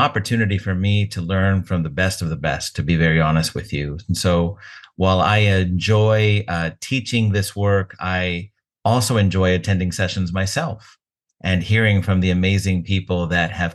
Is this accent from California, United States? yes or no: yes; California, United States; schools in my home state of California